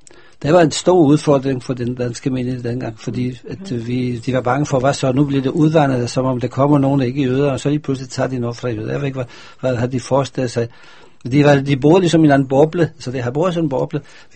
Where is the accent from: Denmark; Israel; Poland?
Israel; vi, som vi kommer fra Israel, vi prøver på at åbne det